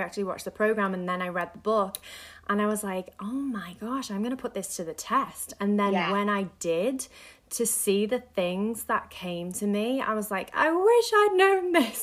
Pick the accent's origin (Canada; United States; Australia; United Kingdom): United Kingdom; England; I'm originally from England and all my family is there.